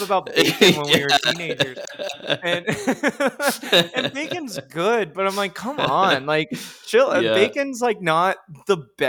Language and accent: English; Texas, United States; Growing up in Texas, it wasn't that way.